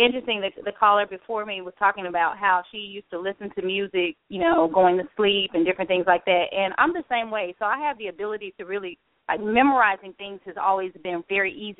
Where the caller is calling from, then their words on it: Brentwood, Tennessee, United States; I'm actually calling from Tennessee, Brentwood, Tennessee.